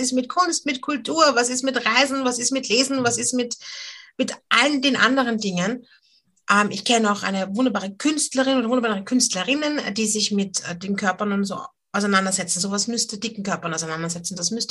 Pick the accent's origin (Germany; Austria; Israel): Austria; ich bin eine weiße Frau, ich bin in Österreich geboren, ich habe einen Migrationshintergrund, aber Generationen zurück. Ich bin eine sehr typische Österreicherin